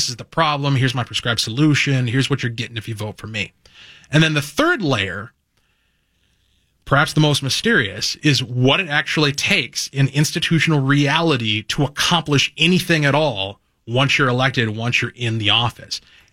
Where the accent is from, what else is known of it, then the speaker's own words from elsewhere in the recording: Albertville, United States; I saw that exact thing happen at the last municipal election in my hometown. I serve on a city council in Albertville.